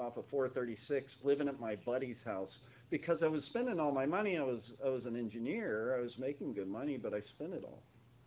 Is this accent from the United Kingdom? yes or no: no; Melbourne, United States; I was born and raised in Melbourne, right over here. 80, 90 miles this way